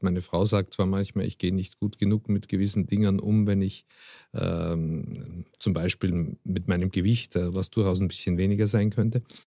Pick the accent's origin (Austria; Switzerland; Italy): Austria; now in Germany; Also ich bin sehr gerne in Österreich, in meiner Heimat und verbringe dort auch eigentlich die Zeit, die mir möglich ist.